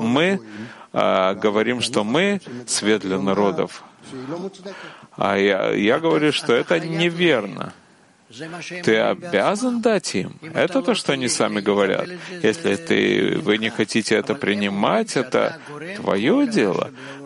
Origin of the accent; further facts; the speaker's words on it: Giv'at Hen, Central District, Israel; Я из Мушава Гиват-Хен. Это небольшое поселение возле Раанана.